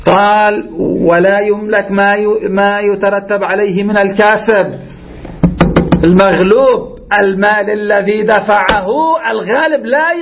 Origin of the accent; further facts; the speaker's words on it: Lebanon; نحن عندنا في لبنان كثير اختلطت الحابل بالنابل